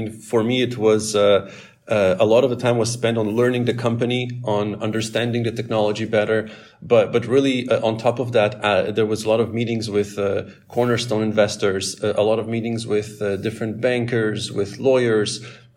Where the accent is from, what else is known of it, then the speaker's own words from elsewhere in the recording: Canada; also born or lived in Paris; now in Denmark; So I'm originally from Canada, and with the family we had spent 3 years before joining Aquaporin in Paris.